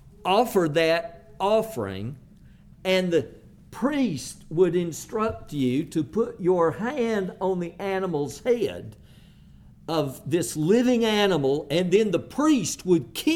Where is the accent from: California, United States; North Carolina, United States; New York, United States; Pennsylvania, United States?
North Carolina, United States; Roaring Gap; on the crest of the Blue Ridge Mountains near where I grew up in Roaring Gap, North Carolina